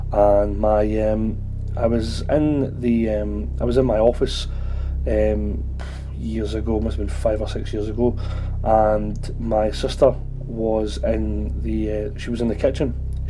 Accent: Glasgow, Scotland, United Kingdom; I'm from Glasgow in Scotland, back over in the UK.

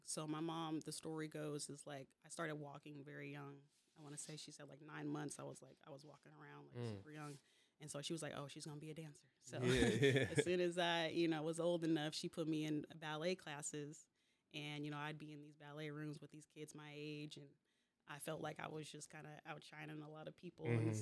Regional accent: Seattle, Washington, United States; growing up in Seattle, obviously, it's a very creative, very, you know, diverse, culturally diverse city.

